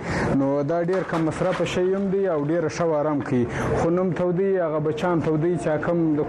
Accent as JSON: {"language": "Pashto", "town": "Chaman", "region": "Balochistan", "country": "Pakistan", "said": "زه د چمن اوسیدونکی یم."}